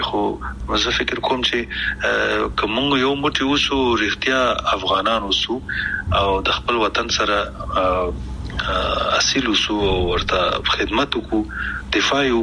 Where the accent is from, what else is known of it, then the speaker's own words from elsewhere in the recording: Afghanistan; مونږ کوم افغانان یو چې خپل خپې وهو کنه؟ مونږ کوم پښتانه او پتیالی او نومیالی یو